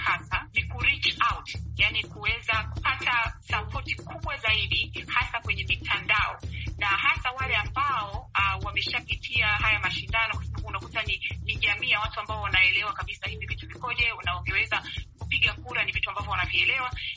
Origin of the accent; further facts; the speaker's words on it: Tanzania; now in United States; Kwa mfano kama mimi ni Mtanzania, ina maana nikishinda kwa Watanzania au kwa Afrika, hichi ni kitu kizuri